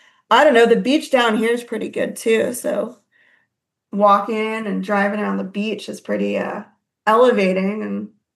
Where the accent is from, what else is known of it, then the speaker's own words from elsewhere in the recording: New Mexico, United States; I like the desert too. I'm from New Mexico, so.